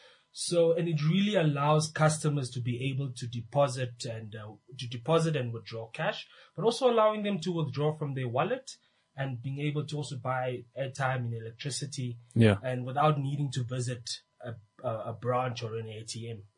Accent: Windhoek, Khomas, Namibia; for those that didn't hear it. Born and bred in Windhoek

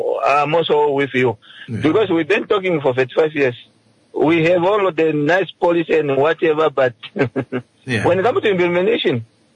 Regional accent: Kavango, Namibia; Let them say from Kavango now. We are from Kavango

